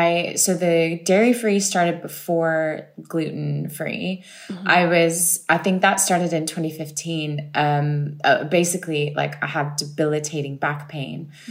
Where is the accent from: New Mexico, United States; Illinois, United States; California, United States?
California, United States; And I'm a Californian. Like I'm into airy fairy shit all the time.